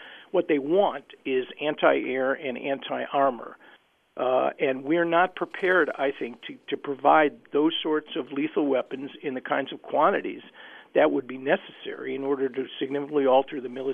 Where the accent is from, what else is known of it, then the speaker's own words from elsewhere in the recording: United States; I speak as an American here, as an analyst